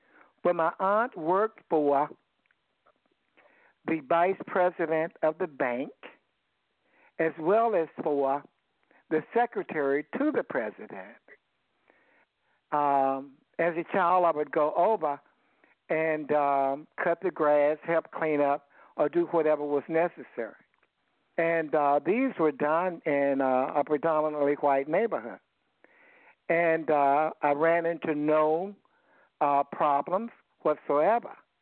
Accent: New England, United States; also born or lived in Birmingham / Detroit; now in California, United States; I was born in Birmingham, Alabama, and my family moved to New England. That is where I grew up. That is where I attended school.

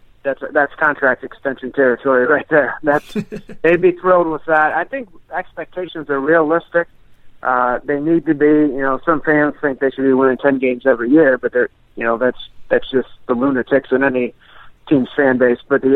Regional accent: Ohio, United States; now in Texas, United States; I moved here from Ohio, so I'm a Cavs fan.

